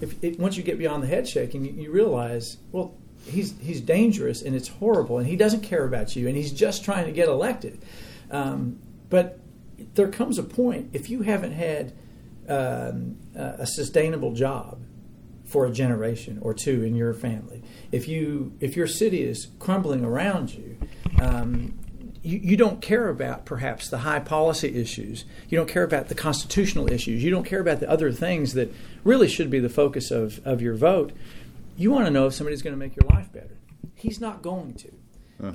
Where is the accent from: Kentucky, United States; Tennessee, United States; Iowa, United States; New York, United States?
Kentucky, United States; Ashland; I'm from Ashland, Kentucky.